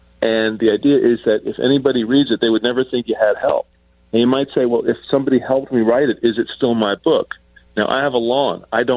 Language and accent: English; Long Island, New York, United States; I grew up on Long Island